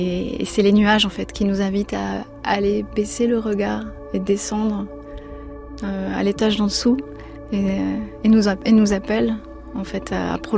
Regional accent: Grenoble, Auvergne-Rhône-Alpes, France; born there; On est nés à Grenoble tous les deux et on a beaucoup de respect pour la montagne.

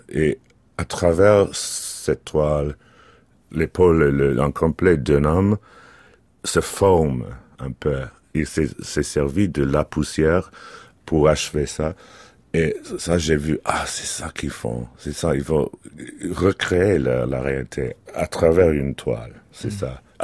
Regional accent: London, United Kingdom; Maintenant, si vous venez chez nous à Londres, chez mes parents, vous voyez, ça vous entoure, les livres, les tableaux, je sais pas.

